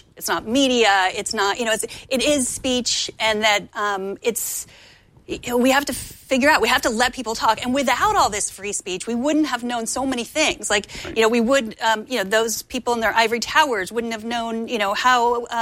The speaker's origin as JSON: {"language": "English", "region": "Texas", "country": "United States", "tie": "born or raised there", "said": "I grew up in Texas, so there were lots of crazy uncles and all that kind of thing."}